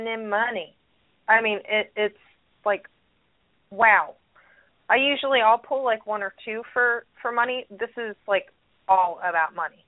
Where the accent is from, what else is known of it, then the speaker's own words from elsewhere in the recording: California, United States; I grew up in California.